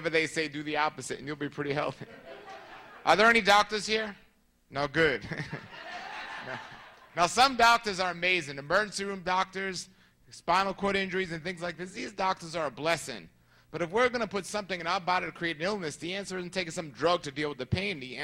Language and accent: English; New York, United States; Now, let me clarify, since I am from New York, I didn't eliminate my doctor.